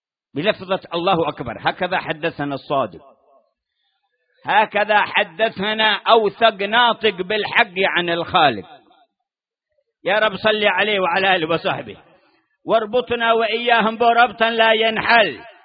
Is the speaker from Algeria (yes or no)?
no; Hadhramaut, Yemen; يضربون مثلين بالوادي عندنا في حضرموت، وادي سر ووادي عقران